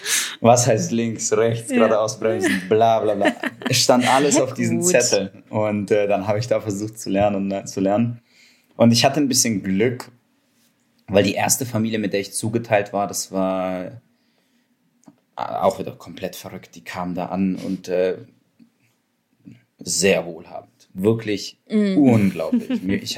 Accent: Poland; now in Germany; Ich liebe es, Pole zu sein, mich als Russe zu verhalten und in Deutschland zu leben.

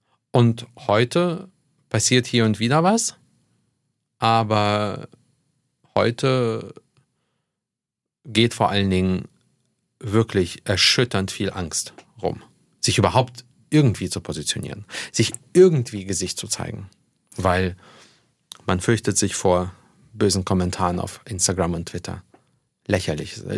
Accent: Israel; Gespräche geführt über Bilder auf Straßen in meinem Heimatland, über Zustände in diesem meinem Zuhause.

